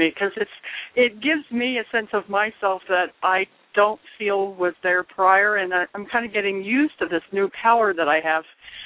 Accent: Colorado, United States; I'm from Colorado.

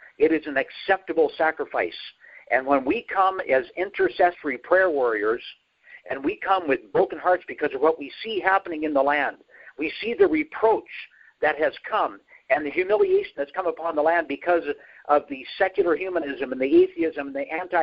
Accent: Canada; I grew up in Canada in a very extremely socialistic family, okay?

